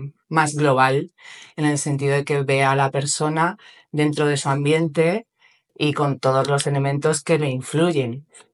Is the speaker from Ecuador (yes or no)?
no; Madrid, Community of Madrid, Spain; Yo que vengo de Madrid, de una ciudad demasiado grande ya para mí, me gusta la tranquilidad.